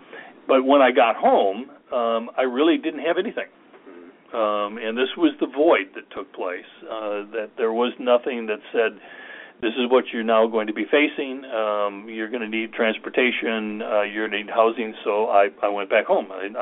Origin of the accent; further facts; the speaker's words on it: Plano, Texas, United States; there's a couple of VFW posts, one in my hometown, Plano, that is not doing very well.